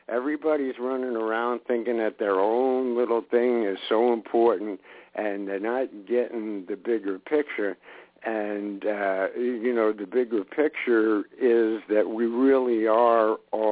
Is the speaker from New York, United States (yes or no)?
yes; Brooklyn, New York, United States; I grew up in Brooklyn, and you see a lot of nasty stuff there.